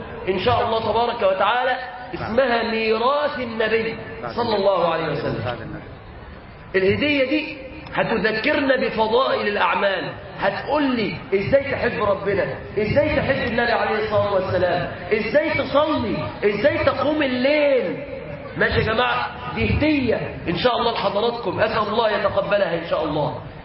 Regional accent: Egypt; لأهلنا في بلدنا مصر

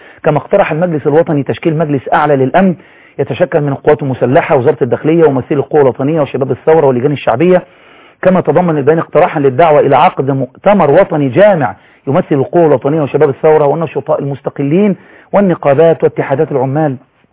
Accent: Egypt; من وجهة نظري بقى كمصري

